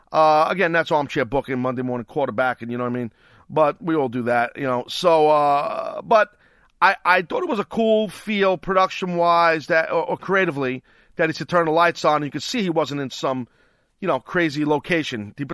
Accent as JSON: {"language": "English", "region": "New York", "country": "United States", "said": "You know, I'm a New Yorker."}